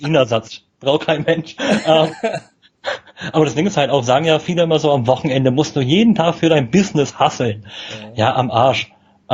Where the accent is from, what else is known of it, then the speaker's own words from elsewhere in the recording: Berlin, Germany; man eckt da als Berliner manchmal